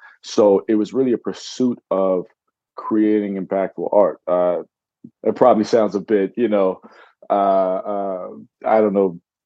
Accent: North Carolina, United States; born there; My brother and I, both of our parents were Marines. So we kind of got moved around a little bit. So born in North Carolina. Then we moved.

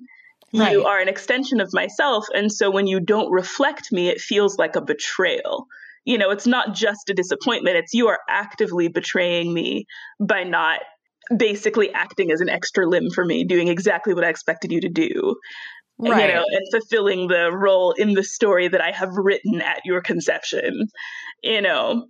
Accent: United States; born there; being a woman and being Black and being disadvantaged in those ways, but also in being American born, you know, and realizing that what I was taught about my country growing up

